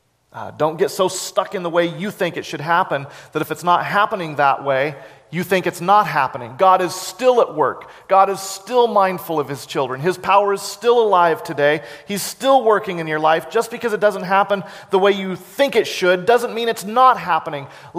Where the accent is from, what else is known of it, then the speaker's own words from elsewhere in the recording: Cleveland, Tennessee, United States; And when they heard I was from Cleveland, Tennessee, I was like, wow.